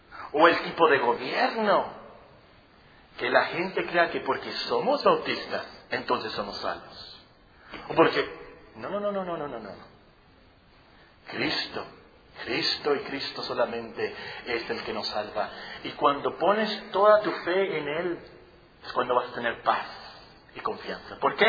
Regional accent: Mexico; la mayoría de nosotros como mexicanos, somos incircuncisos.

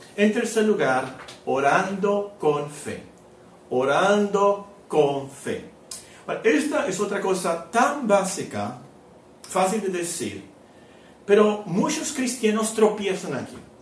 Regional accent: Hermosillo, Sonora, Mexico; somos de Hermosillo.

